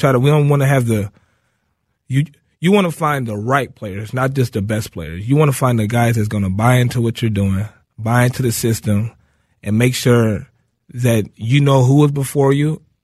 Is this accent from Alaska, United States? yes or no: no; Minneapolis, Minnesota, United States; And I mean, we're from Minneapolis. Our parents didn't have the most money in the world